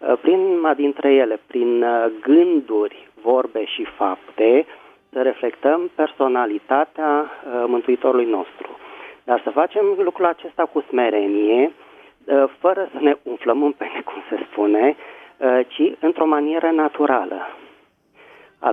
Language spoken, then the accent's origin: Romanian; Bucharest, Romania; din București.